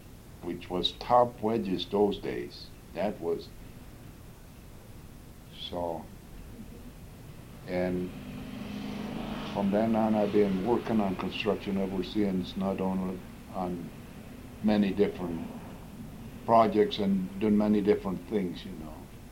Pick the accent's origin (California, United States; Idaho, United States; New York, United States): Idaho, United States; born there; I was born in Idaho, sure. But I hadn't lived in Lewiston more than about 2 weeks